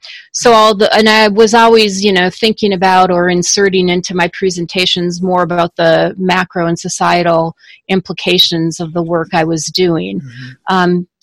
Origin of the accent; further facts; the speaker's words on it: Minnesota, United States; I wanted to move back to Minnesota, my home state